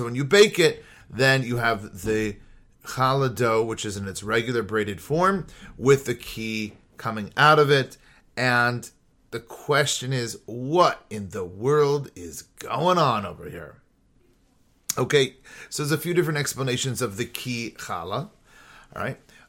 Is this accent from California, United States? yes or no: yes; California, United States; The fruit fly, I grew up in California, the enemy number one